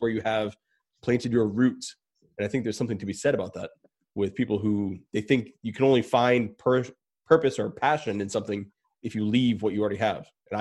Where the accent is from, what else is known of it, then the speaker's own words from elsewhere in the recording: Rhode Island, United States; You know, I live in Rhode Island. I grew up in Rhode Island predominantly, and this is where I am now